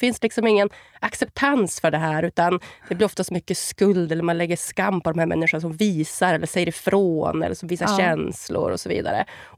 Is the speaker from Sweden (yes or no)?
yes; Umeå, Västerbotten County, Sweden; jag kommer från Umeå, Norrland. Ja. Lugnaste stället på den här planeten, eller det här landet. Och jag är uppvuxen med mamma och pappa och två brorsor.